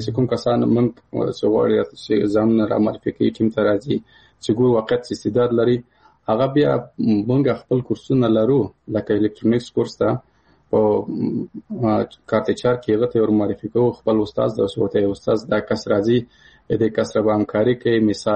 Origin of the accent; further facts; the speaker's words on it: Paktia, Afghanistan; مثال زه د کابل د پکتیا یم